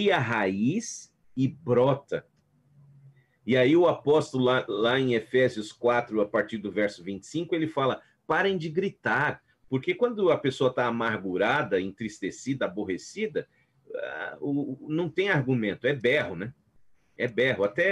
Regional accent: Brazil; Eu não grito, eu sou brasileiro e falo assim mesmo, entendeu?

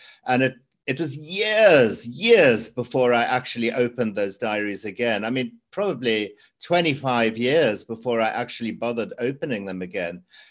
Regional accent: Zimbabwe; a memoir about my life growing up in Zimbabwe.

